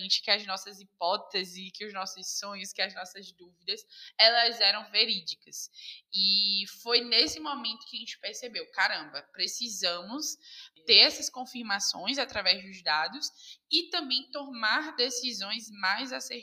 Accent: Salvador, Bahia, Brazil; Eu tenho 23 anos, nascida e criada em Salvador, lá na Bahia.

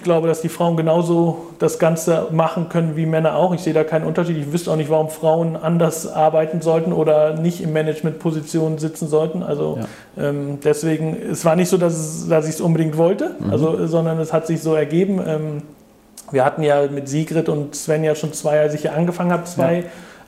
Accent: Cologne, North Rhine-Westphalia, Germany; die gerade zufällig auch in meiner Heimat in Köln sitzen, ist umso schöner.

